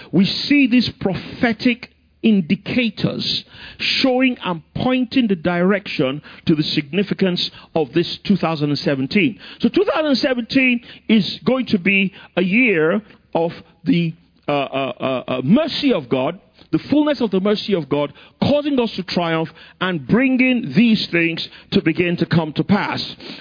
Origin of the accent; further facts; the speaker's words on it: Nigeria; also born or lived in England; we said, "Oh, we're from Nigeria, you know, through England, from Nigeria."